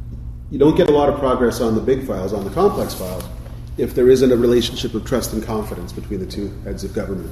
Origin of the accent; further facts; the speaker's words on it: Ontario, Canada; I come from Southern Ontario, and it's still pretty rough.